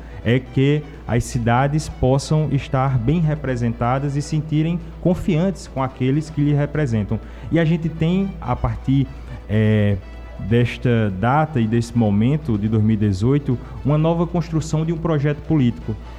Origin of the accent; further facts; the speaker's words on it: Esperança, Paraíba, Brazil; aos 26 anos de idade, ser eleito o prefeito mais jovem de um importante município como a cidade de Esperança, minha cidade natal, minha querida Esperança.